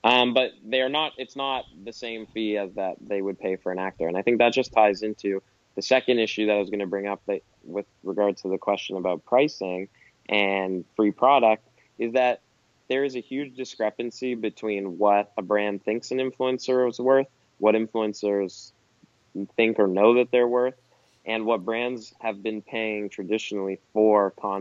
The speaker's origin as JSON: {"language": "English", "country": "Canada", "said": "Or even if you think of, as a Canadian, the hockey, hockey, NHL"}